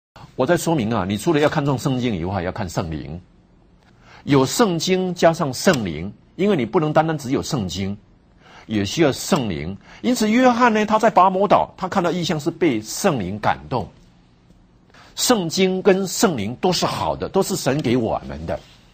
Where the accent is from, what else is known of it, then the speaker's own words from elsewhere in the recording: Taiwan; 我们台湾人也蛮刚硬的